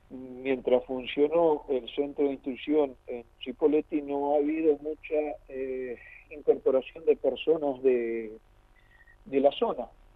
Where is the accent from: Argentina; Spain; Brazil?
Argentina; Mocoretá, Corrientes; also born or lived in Chajarí; pero soy correntino, yo soy del norte, soy de Mocoretá, que está ahí nomás cerquita de...